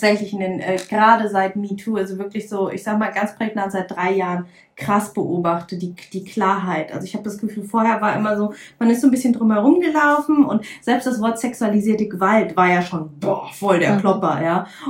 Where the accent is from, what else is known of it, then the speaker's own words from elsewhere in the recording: Lower Saxony, Germany; ich komme aus der Lüneburger Heide